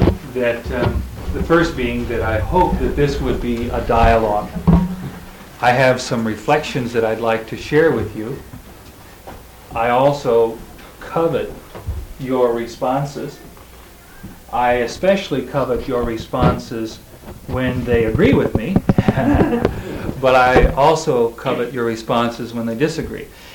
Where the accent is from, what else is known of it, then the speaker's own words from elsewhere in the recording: Richland, Washington, United States; When I was a little boy, I was raised in the Northwest here in a city, not a large city, about 30,000 in Richland, Washington.